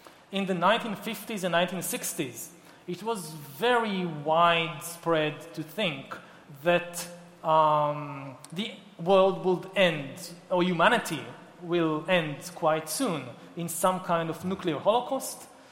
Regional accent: Israel; I come from Israel, so I know there are still conflicts in the world.

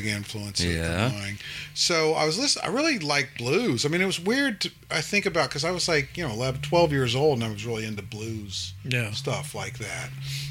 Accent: Modesto, California, United States; From Central California. Modesto, okay. Central Valley, Modesto, California area.

